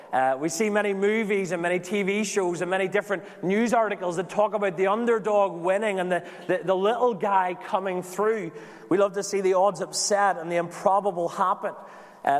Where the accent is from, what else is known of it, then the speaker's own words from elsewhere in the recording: London, United Kingdom; moved away; And I came across from London, England, over 4,000 miles apart.